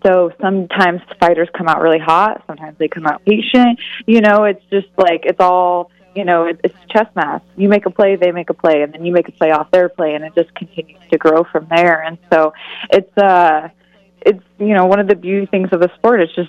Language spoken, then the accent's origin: English; Oregon, United States; Yeah, so I'm actually from Oregon.